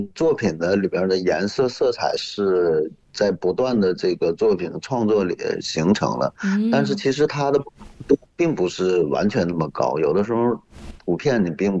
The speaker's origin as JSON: {"language": "Chinese", "country": "China", "said": "我是来自中国的艺术家，然后出生于1979年，就是70年代末吧。"}